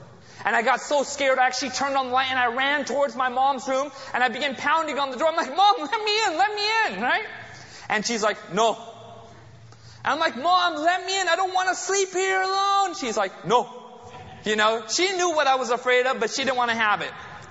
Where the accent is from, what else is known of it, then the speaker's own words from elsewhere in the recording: United States; born there; my parents, you know, they came from India. I was born in America.